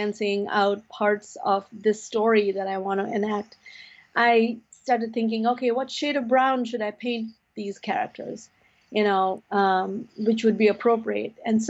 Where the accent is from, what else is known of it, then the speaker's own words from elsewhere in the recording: India; I come from India, and I was influenced by, the Indian mythology, Hindu, Muslim, whatever it is.